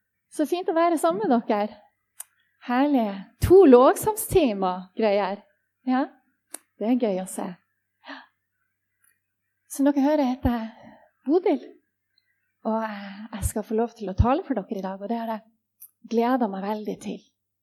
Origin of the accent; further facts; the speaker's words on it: Tromsø, Troms, Norway; er 44 år, og så, som dere hører, så er jeg ikke herifra. Jeg kommer litt lenger nordifra, sånn som Astrid også røpte til å begynne med. Jeg kommer ifra Tromsø.